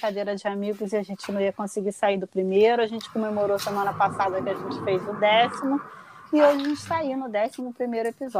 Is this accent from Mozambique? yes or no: no; Juiz de Fora, Minas Gerais, Brazil; born there; Engraçado você falar isso, porque eu nasci em Juiz de Fora